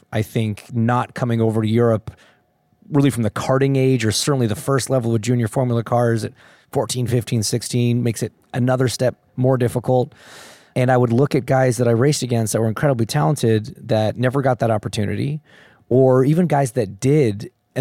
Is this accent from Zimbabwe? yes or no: no; Toronto, Ontario, Canada; I grew up a kid in Toronto.